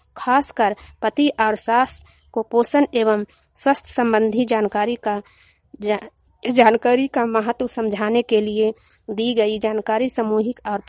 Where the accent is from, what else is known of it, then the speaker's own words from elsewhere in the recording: Hinganpura, Bihar, India; ग्राम हिंगनपुरा पंचायत बड़ारा प्रखंड नूरसराय जिला ललंदा की निवासी हूँ।